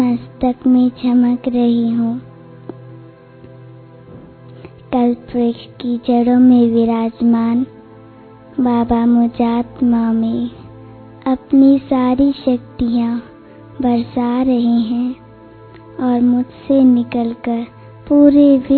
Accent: Nangloi, Delhi, India; मैं … नांगलोई दिल्ली से आई हूँ।

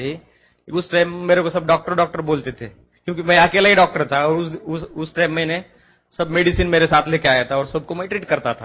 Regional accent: Maharashtra, India; मैं महाराष्ट्र से हूँ, वो देहाती एरिया में प्रैक्टिस करता हूँ, जहां अभी तक रिसेप्शन, सोनोग्राफी सेंटर्स ऐसा कुछ नहीं है उस एरिया में।

